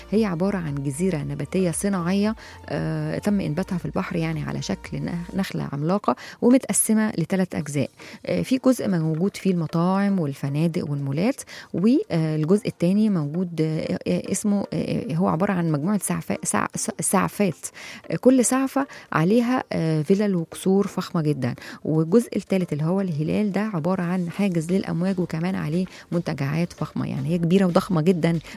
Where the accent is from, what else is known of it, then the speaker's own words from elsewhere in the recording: Egypt; عندنا في مصر السياحة يعني الشاطئية، السياحة التاريخية، الدينية، الترفيهية